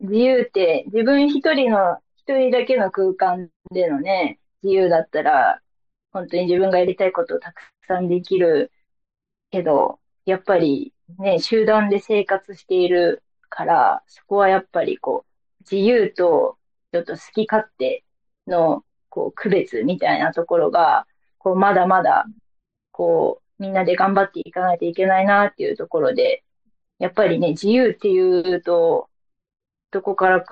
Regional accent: Tokyo, Japan; now in Kochi, Japan; 私も東京出身だから川でね、遊んだ記憶もなかったですし

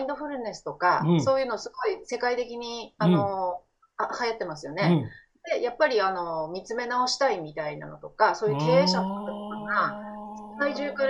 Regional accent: Kaminoyama, Yamagata, Japan; now in Tsuruoka, Japan; もともと山形県の上山市というところの出身なんですが、田舎で育っているので、

